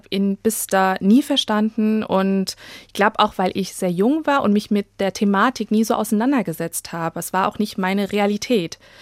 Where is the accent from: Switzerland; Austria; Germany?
Germany; Schotten, Hesse; wir sind in Schotten aufgewachsen, sehr ländlich, ich hatte nur deutsche Freunde, unsere Nachbarn waren alle deutsch.